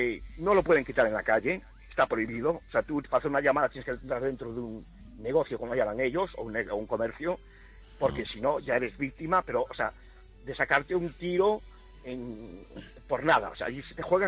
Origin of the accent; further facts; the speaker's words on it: Venezuela; a la entrada soy de Venezuela, llevan cristados blindados y tintados